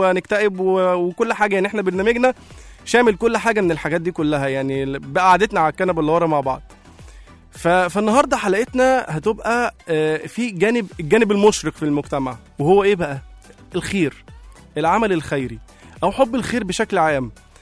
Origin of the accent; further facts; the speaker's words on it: Egypt; وده يعني احنا كمصريين احنا بنعرف نعمل ده.